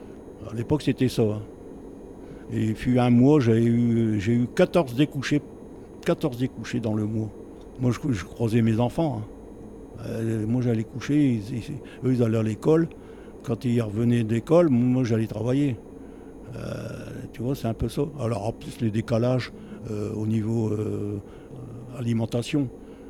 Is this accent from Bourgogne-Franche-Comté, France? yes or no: no; Lens, Hauts-de-France, France; Comme je suis natif ici de Lens